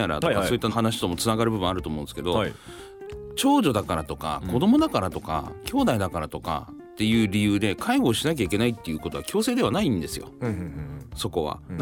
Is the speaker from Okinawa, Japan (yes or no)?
no; Hokkaido, Japan; そう、僕も北海道なんで